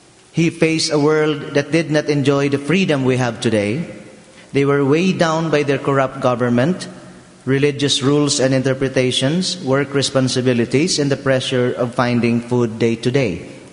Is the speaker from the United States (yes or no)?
no; Philippines; And where I came from, in my home country in the Philippines, the yoke is made of wood fashioned by the farmer. I came from an agricultural family.